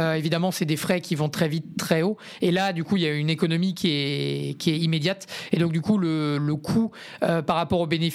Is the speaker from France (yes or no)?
yes; Rouen, Normandy, France; now in London, United Kingdom; je suis rouennais, donc je viens de Rouen.